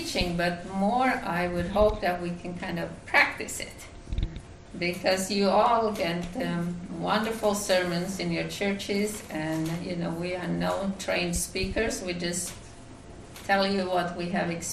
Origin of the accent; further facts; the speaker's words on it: Finland; English is a second language; and I come from Europe, for those who don't know, I'm from Finland, that's why I have an accent